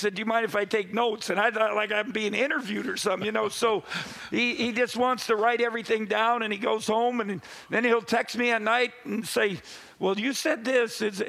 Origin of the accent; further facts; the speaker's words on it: Wisconsin, United States; I'm being from Wisconsin